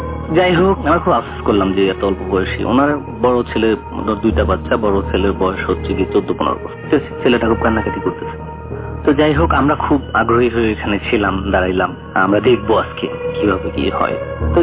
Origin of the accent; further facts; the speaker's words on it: Ulania, Barisal Division, Bangladesh; তো আমি আমার গ্রামের বাড়িতে চলে যাই, বরিশাল হিন্দিগঞ্জ উলানিয়াতে চলে যাই।